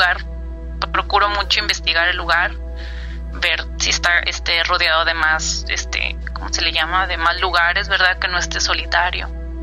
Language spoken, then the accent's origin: Spanish; Tampico, Tamaulipas, Mexico; Yo soy de Tampico, Tamaulipas.